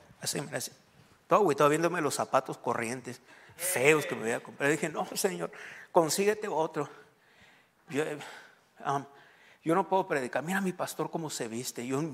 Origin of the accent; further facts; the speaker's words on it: Mexico; Hermano, es que pues soy mexicano.